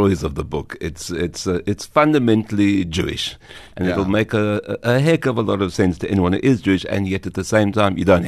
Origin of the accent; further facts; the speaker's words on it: Johannesburg, Gauteng, South Africa; I grew up on the West Rand of Johannesburg, extremely different in a small kind of very small Jewish community